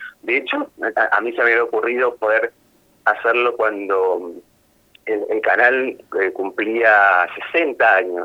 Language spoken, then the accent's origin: Spanish; Paso de los Libres, Corrientes, Argentina; toda mi infancia, mi adolescencia, yo la pasé en Libres, y en esa época, estoy hablando hace ya más de 40 años